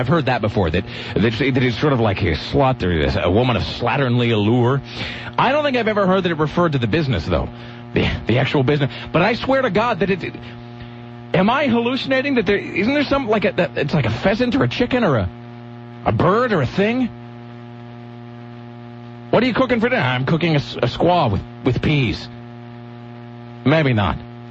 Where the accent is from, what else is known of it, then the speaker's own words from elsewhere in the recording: Kennewick, Washington, United States; I'm pretty sure even in my hometown, where like every 50% of everything in the Northwest is either named for an Indian tribe or leader or named for Lewis and Clark. And I'm fairly sure that I used to play in a creek in Kennewick